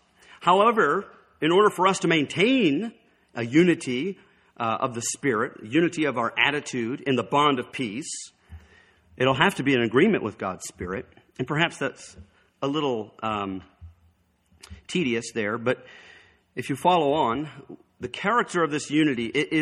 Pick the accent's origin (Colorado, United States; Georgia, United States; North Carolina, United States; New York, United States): North Carolina, United States; The church I grew up in North Carolina, the first church that I was in, Tabernacle